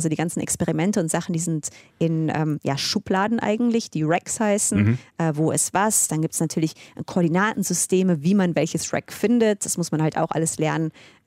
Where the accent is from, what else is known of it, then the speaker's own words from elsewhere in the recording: Cologne, North Rhine-Westphalia, Germany; Ich komme ja aus Köln.